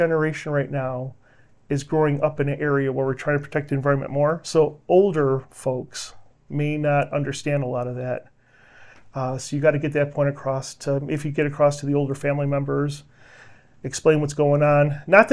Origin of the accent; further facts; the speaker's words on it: New York, United States; moved away as an adult; when I came from New York to here